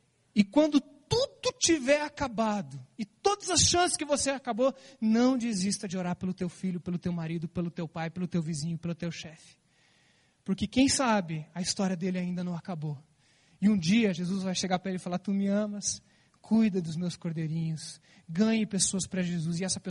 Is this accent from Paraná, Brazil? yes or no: yes; Curitiba, Paraná, Brazil; mas eu vim para cá com 3 anos. Então eu não conheço Maringá, eu só fui buscar minha esposa lá 11 anos. Mas eu não conheço, eu sou curitibano, curitiboca.